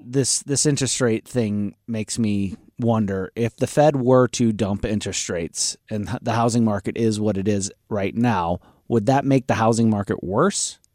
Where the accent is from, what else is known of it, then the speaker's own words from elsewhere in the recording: O'Fallon, United States; It is getting worse in my hometown in O'Fallon.